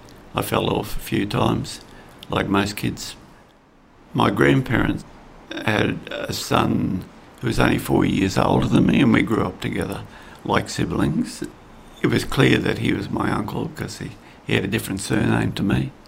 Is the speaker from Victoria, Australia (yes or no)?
no; Mitchell, Queensland, Australia; born there; I was born on the 8th of May 1960 in Mitchell, 2 hours north of the New South Wales border. I was born in the Mitchell Hospital.